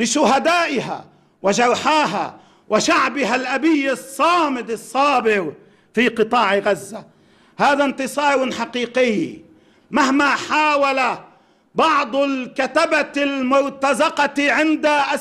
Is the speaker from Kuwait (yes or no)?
no; Lebanon; فلسطين هي قضيتنا المركزية كلبنانيين وفلسطينيين وعرب وأمة إسلامية وأتباع ديانات السماء،